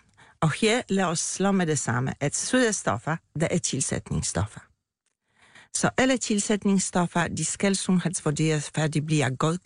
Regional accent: Poland; accent: Polish; Danish is a second language; now in Denmark; for jeg oprindeligt kommer fra Polen.

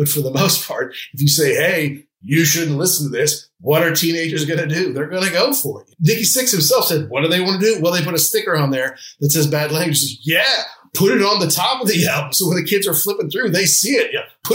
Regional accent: United States; as an American, I distinctly remember growing up in 1985.

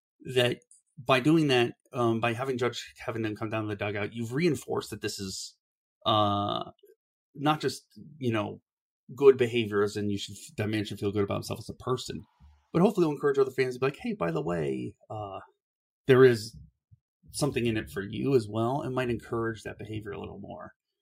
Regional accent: Cleveland, Ohio, United States; for those who don't know, I'm from Cleveland. I'm a big Guardians fan

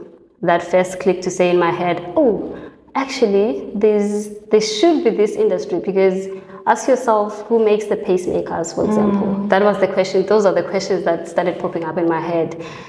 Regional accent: Eastern Cape, South Africa; moved away as an adult; now in Cape Town, South Africa; I grew up in Eastern Cape, studied there to high school, came here for varsity.

